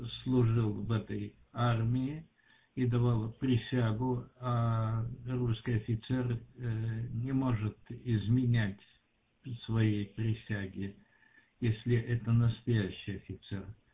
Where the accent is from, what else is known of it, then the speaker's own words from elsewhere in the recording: Russia; first language Russian; Я прекрасно говорю по-русски. Я, в общем-то, русский человек, и мой родной язык русский